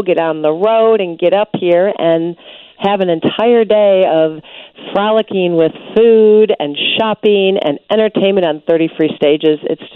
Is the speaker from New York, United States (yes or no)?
no; Chicago, Illinois, United States; I would love to have more people from Chicago, my hometown.